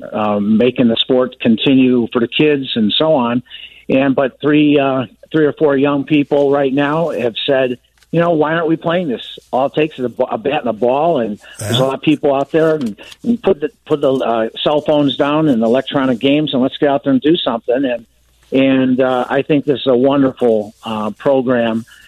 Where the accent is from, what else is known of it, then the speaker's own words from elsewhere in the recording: Chicago, Illinois, United States; now in Scottsdale, United States; I'm a Chicagoan forever, but yep. I now live in Scottsdale, Arizona.